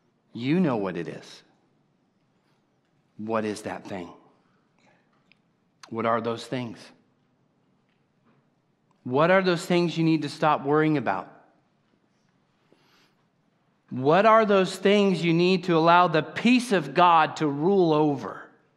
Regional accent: California, United States; I'm in Arkansas. Seriously, I grew up in California. But I love it here.

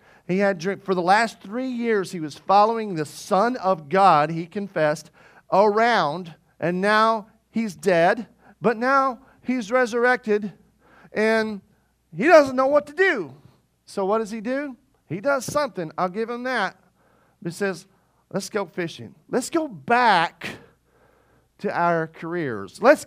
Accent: Arkansas, United States; now in a small town like I grew up in Arkansas, there's nothing to do on Friday night.

